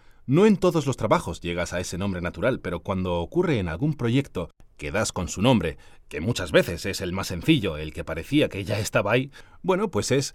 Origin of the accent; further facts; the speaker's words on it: Community of Madrid, Spain; Yo había visto, como tantos madrileños, el cartel al pasar por la carretera